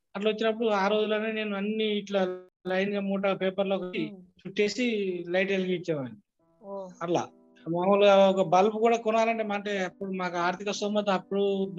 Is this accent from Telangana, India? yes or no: yes; Chittapur, Telangana, India; నేను జగిత్యాల జిల్లా మెట్పల్లి మల్లాపూర్ మండలం, చిట్టాపూర్ చిన్న గ్రామం అండి.